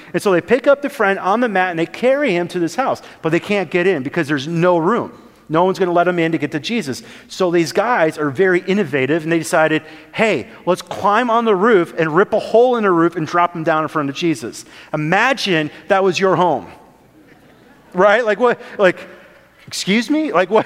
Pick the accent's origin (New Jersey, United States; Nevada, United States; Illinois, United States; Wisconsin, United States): Wisconsin, United States; I'm from Wisconsin.